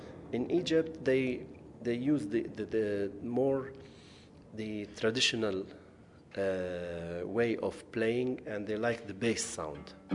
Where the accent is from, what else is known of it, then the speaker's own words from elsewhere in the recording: Jerusalem, East Jerusalem, Palestine; I'm from East Jerusalem.